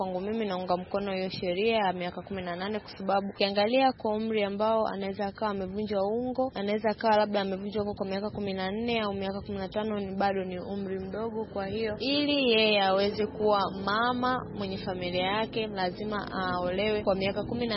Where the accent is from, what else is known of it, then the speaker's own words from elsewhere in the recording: Morogoro, Tanzania; natokea mkoa Morogoro.